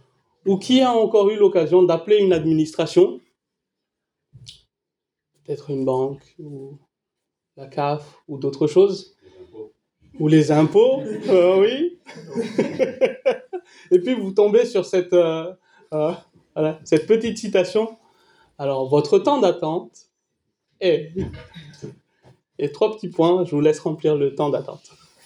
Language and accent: French; Lille, Hauts-de-France, France; Nous, on vient de Lille.